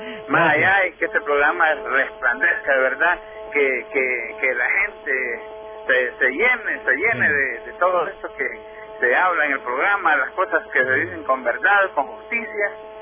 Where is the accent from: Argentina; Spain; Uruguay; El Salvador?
El Salvador; a decir las cosas que ahorita estamos padeciendo como salvadoreños, que estamos padeciendo, ¿verdad?